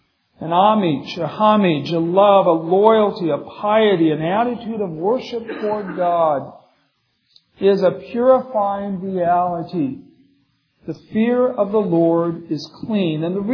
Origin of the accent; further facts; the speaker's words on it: Minneapolis, Minnesota, United States; born there; I was born in Minneapolis. My dad was attending Northwestern Seminary way back in the late 40s, early 50s.